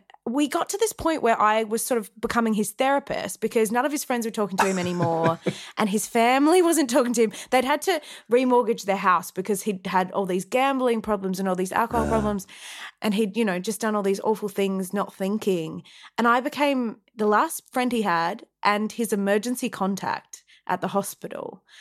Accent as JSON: {"language": "English", "town": "Wagga Wagga", "region": "New South Wales", "country": "Australia", "tie": "born or raised there", "said": "I grew up in the country. I grew up in Wagga Wagga."}